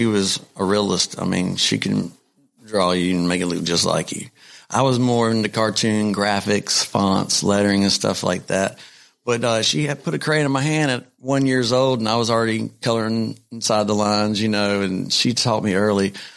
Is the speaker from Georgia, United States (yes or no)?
no; North Carolina, United States; I'm from North Carolina, so it had to be